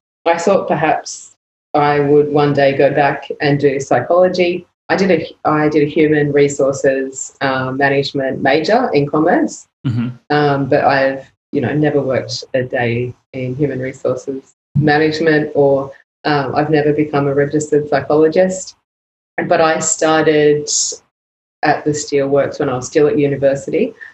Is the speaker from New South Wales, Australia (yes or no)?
yes; Wollongong, New South Wales, Australia; I grew up in Wollongong, so I had a lot of exposure to Blue Scope, the steelworks, which was BHP.